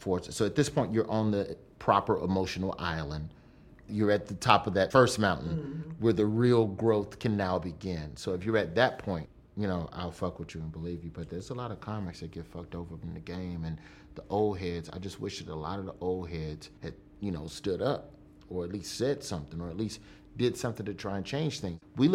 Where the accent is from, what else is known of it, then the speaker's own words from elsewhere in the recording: the South, United States; The one advantage to growing up in the South doing stand up is that you perform for a different demo every week.